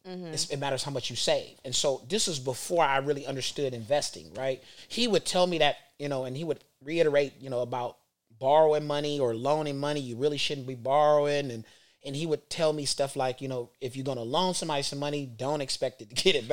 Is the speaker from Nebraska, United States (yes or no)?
no; Cleveland, Ohio, United States; moved away; For everybody that don't know, I'm from Cleveland, Ohio. I'm living in California since 2006.